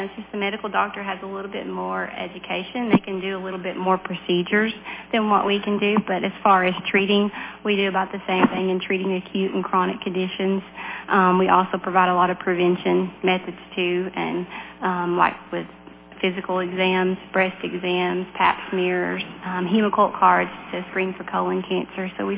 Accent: Byrdstown, Tennessee, United States; No, in fact, I married my husband from Overton County. But I'm originally from Byrdstown.

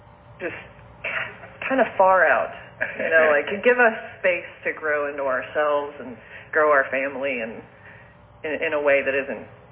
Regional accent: Nashville, Tennessee, United States; I grew up in Nashville, so it was very fast-paced and all that, which I like, but I'm a slower person.

